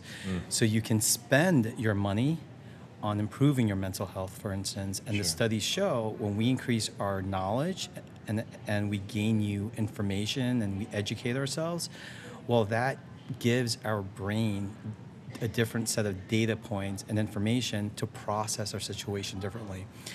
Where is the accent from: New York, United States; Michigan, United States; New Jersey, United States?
New Jersey, United States; also born or lived in Florida; I am thousands of miles away from home. I'm from Jersey originally in Florida. And then here I am in convention in Wisconsin.